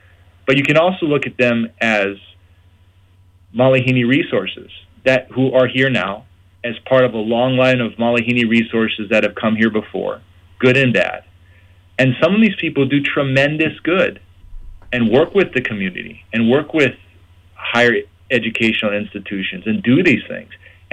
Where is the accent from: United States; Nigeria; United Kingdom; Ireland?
United States; Hawaii; So I'd say, personally, as a Hawaiian, we should still be able to do that.